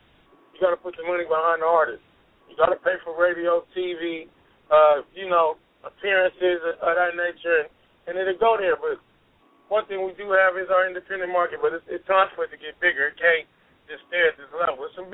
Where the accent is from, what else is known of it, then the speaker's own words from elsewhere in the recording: San Francisco, California, United States; And, you know, I'm from Frisco, so I'm real. We got a chip on our shoulder about that, because a motherfucker put that on us without thinking everybody in our city is gay.